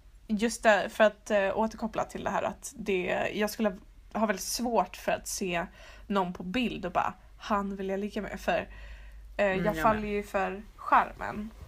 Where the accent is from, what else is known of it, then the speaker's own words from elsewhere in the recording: Gothenburg, Västra Götaland County, Sweden; Jag är från norsk i Göteborg. Jag är från Göteborg.